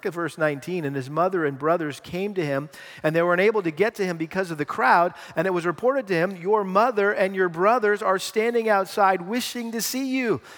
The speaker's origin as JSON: {"language": "English", "region": "Massachusetts", "country": "United States", "tie": "born or raised there", "said": "I grew up in Massachusetts and we had a huge garden."}